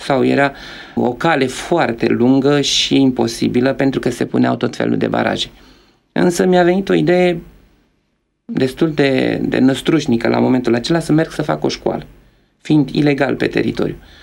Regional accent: Romania; Din propria mea experiență de viață sunt mândru că sunt român și românii erau văzuți chiar bine.

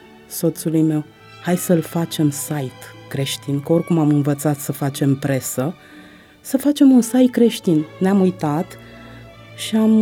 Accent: Romania; se lămurea un scurt timp că sunt româncă trăită pe meleaguri mioritice

